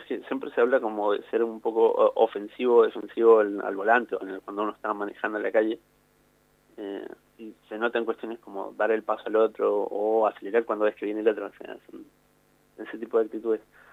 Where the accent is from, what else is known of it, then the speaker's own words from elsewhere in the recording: Chile; now in La Plata, Argentina; Y soy de Chile, no sé si cabe mencionar.